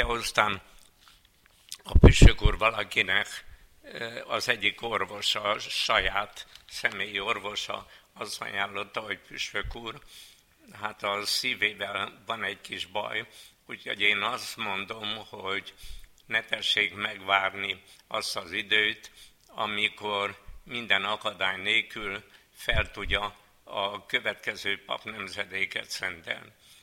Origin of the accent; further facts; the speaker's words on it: Urziceni, Satu Mare County, Romania; tiszta katolikus községből származtam, Csanálos, a szülőhelyem az is tisztán katolikus